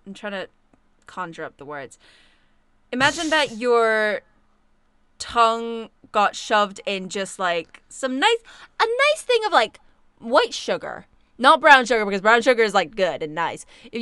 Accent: Scotland, United Kingdom; Like, look, I'm here as your Scottish contingent. I can ruin Iron Brew.

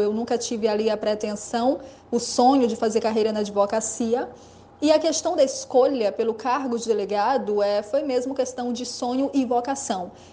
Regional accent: São Luís, Maranhão, Brazil; sou de São Luís do Maranhão, estudo para o cargo de delegado da Polícia Civil.

